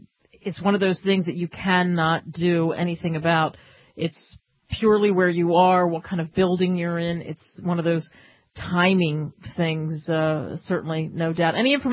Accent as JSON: {"language": "English", "town": "Miami", "region": "Florida", "country": "United States", "said": "I'm just going to freeze it out because I'm from Miami and now I'm knee-deep into cold temperatures in the Midwest or something."}